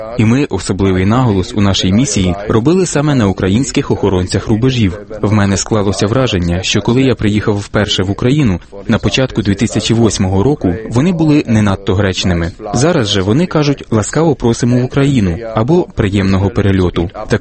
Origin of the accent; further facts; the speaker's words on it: Germany; У Німеччині, звідки я родом